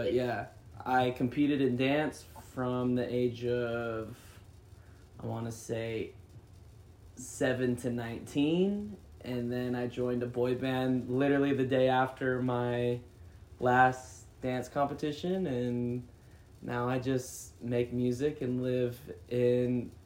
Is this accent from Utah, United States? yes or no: yes; Ogden, Utah, United States; also born or lived in Orlando / California; So me, Dawson, and Ollie, we grew up in Ogden, Utah.